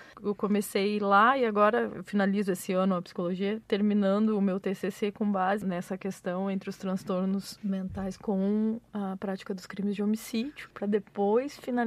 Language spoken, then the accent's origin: Portuguese; Pelotas, Rio Grande do Sul, Brazil; nós somos de Pelotas, só eu e ele, então não tem rede de apoio